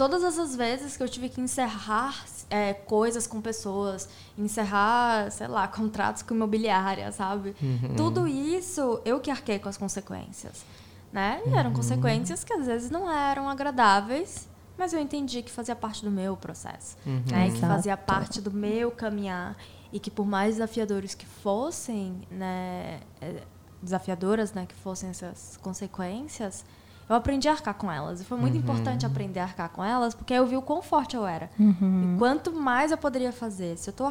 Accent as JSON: {"language": "Portuguese", "town": "Salvador", "region": "Bahia", "country": "Brazil", "moved": "yes", "lives_now": "São Paulo, Brazil", "said": "Depois eu vim pra São Paulo, né? Que sou de Salvador. E aí aqui em São Paulo eu já morei."}